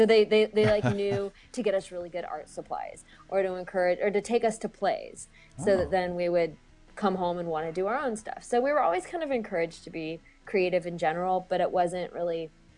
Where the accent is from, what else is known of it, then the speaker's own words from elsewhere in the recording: California, United States; My whole family's otherwise from Kansas City, so I'm sort of the first one to be born and raised in California.